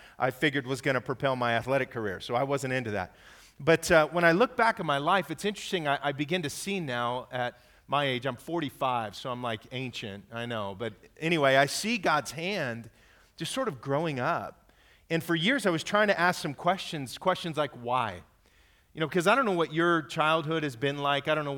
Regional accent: Fresno, California, United States; And I grew up in Fresno, by the way, just down the way.

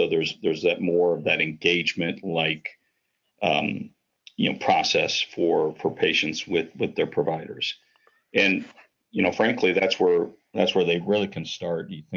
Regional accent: Columbus, Ohio, United States; you know, I'm from Columbus, Ohio, and I see it today

